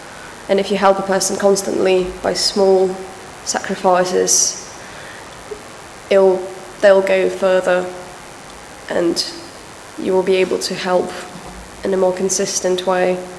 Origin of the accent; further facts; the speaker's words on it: Khmelnytskyi, Khmelnytskyi Oblast, Ukraine; So I'm from Khmelnytskyi. This doesn't sound like anything you know, probably. It's in between central and western Ukraine.